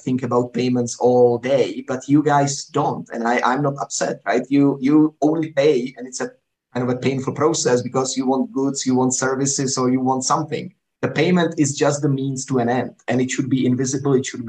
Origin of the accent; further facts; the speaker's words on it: Canada; I came from Canada, and US and North America, generally, we don't like the approach Europe usually takes